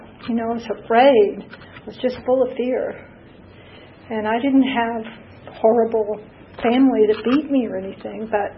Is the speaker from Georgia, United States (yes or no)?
yes; Atlanta, Georgia, United States; I grew up in Atlanta. And when I was a little kid, we lived over by Grant Park, and we didn't have that much money.